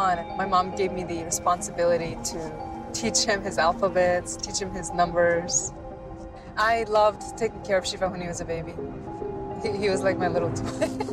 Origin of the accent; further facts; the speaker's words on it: Dhaka, Dhaka Division, Bangladesh; now in United States; We're from Bangladesh. We all grew up in the capital, Dhaka.